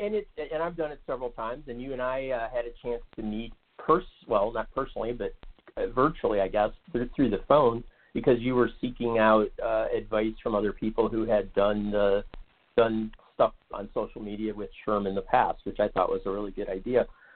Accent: Ohio, United States; I grew up in Ohio, and so I knew a lot of people who lived, you know, in and around the mining town that used to be near Pittsburgh.

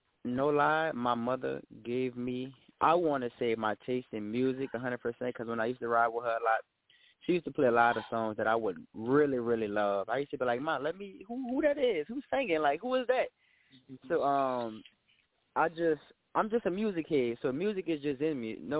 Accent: New Orleans, Louisiana, United States; New Orleans, Louisiana, born and raised.

